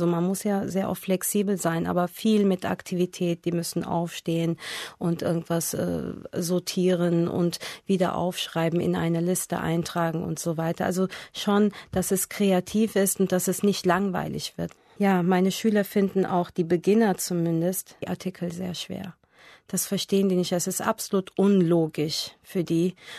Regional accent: Turkey; German is a second language; now in Istanbul, Turkey; Ich komme aus der Türkei. Und ich bin 1976 geboren und ich arbeite als Honorarlehrkraft im Goethe-Institut Istanbul.

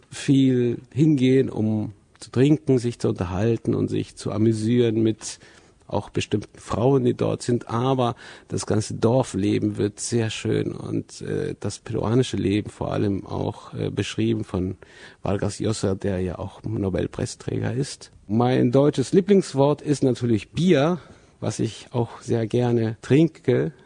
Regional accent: Santiago, Santiago Metropolitan Region, Chile; German is a second language; komme aus Santiago. Das ist die Hauptstadt von Chile. Ich bin geboren im Jahr 1966

